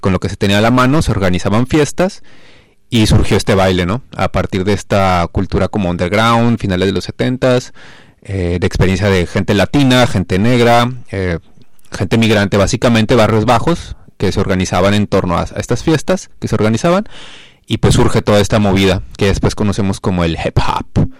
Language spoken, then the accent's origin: Spanish; Mexico; Bueno, yo soy de México, hola.